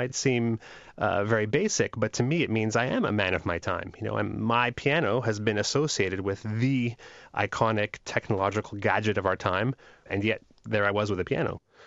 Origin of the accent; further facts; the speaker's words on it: Montreal, Quebec, Canada; Keniston in particular is the name of the street I grew up on in Montreal.